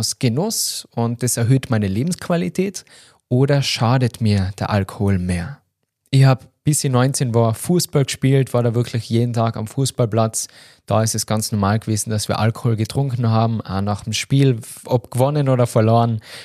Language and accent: German; Tyrol, Austria; da ist ähnlich wie bei uns in Tirol, da wird einfach viel getrunken.